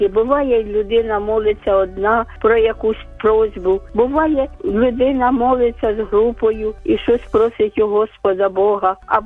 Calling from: Kyiv, Ukraine; я із Києва, з Оболоні.

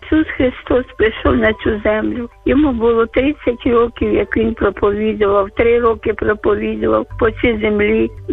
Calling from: Kyiv, Ukraine; я з Оболоні, я з Києва.

